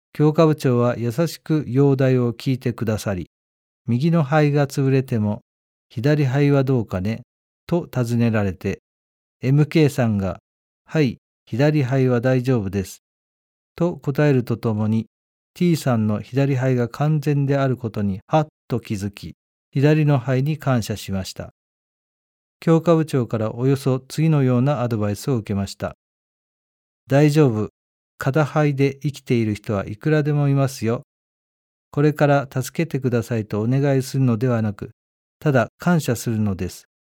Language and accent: Japanese; Aichi, Japan; born there; 私は成長の家の集いで知り合って結婚した両親のもとで、4人兄弟の末っ子として愛知県で生まれました。